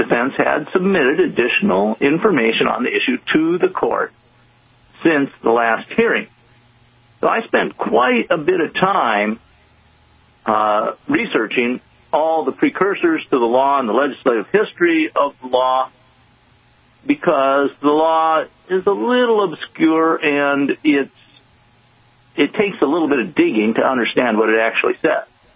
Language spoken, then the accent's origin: English; Wisconsin, United States; And I actually grew up under precursors to that law when I grew up in Wisconsin, you know, more than 50 years ago.